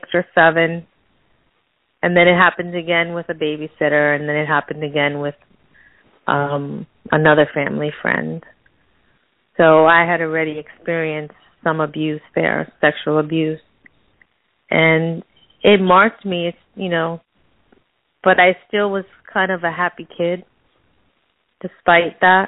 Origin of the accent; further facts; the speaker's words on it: New York, United States; also born or lived in Miami Beach, Florida; Okay, well, I'm from originally from New York. We're Puerto Rican. We moved to Miami Beach from Hollywood.